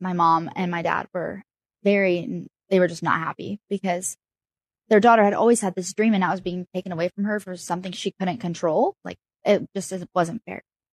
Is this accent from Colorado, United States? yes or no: no; Arizona, United States; So I am 18 years old. I'm from Arizona, and I've always had the dream to attend BYU Hawaii.